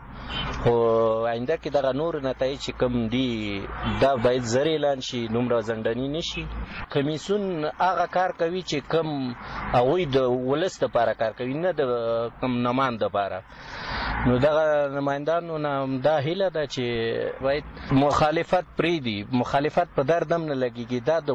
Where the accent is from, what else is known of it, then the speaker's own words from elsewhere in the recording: Kabul, Afghanistan; د کابل څخه یم.